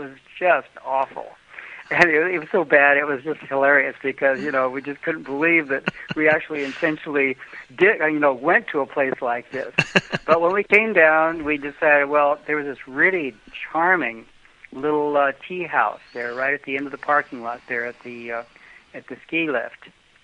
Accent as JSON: {"language": "English", "country": "Mexico", "accent": "Mexican", "second_language": "English"}